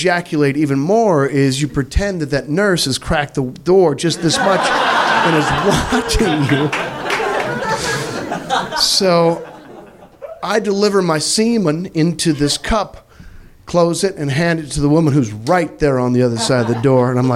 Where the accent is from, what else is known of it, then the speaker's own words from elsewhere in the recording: Missouri, United States; I'm from Missouri.